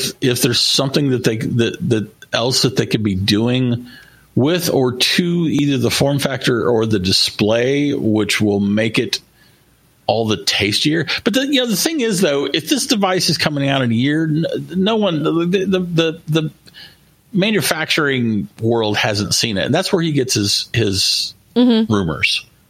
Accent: Texas, United States; I'm from Texas. I'm from the Bible Belt. Stores are closed.

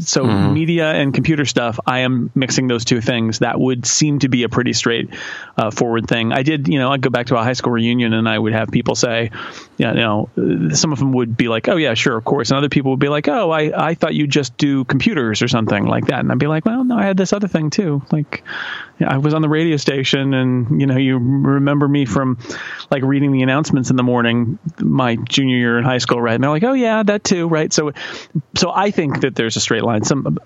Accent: California, United States; I grew up in Northern California, so I could only hear Vin Scully late at night, when it would bleed in, all the way to Northern California from LA.

